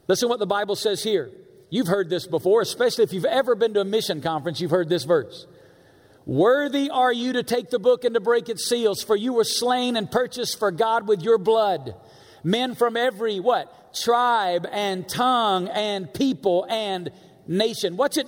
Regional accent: Alabama, United States; I'm from Alabama originally. If you're from Alabama, you don't go to Las Vegas.

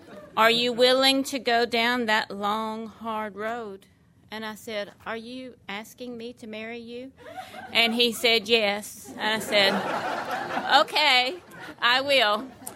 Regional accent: Murfreesboro, Tennessee, United States; I am originally from Murfreesboro, Tennessee, just a little southern Tennessee girl, and grew up in that town.

